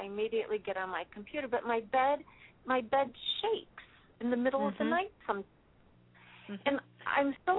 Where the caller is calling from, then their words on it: California, United States; I'm calling from California.